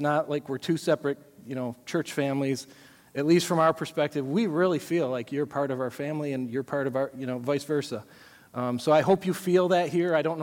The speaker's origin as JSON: {"language": "English", "town": "Hamburg", "region": "New York", "country": "United States", "tie": "born or raised there", "also_born_or_lived": "West Michigan", "said": "I'm from this area. I grew up in Hamburg and Orchard Park and spent most of my adult life so far in West Michigan, but have been back since January, about 8 weeks before COVID hit."}